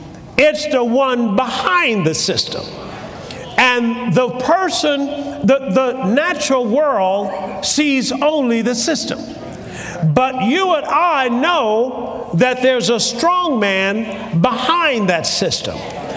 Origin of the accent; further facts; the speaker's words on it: United States; some of you might think these things happen to me that I could get blessed and all that because I'm from the United States of America.